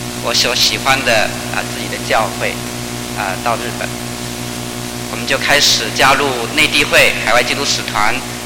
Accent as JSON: {"language": "Chinese", "country": "Taiwan", "tie": "born or raised there", "lives_now": "Japan", "said": "我是土生土长的台湾的年轻人，"}